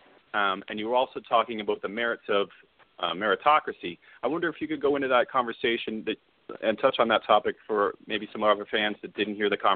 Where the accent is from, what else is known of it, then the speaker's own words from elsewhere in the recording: Canada; I'm Canadian, sir. I'm Canadian.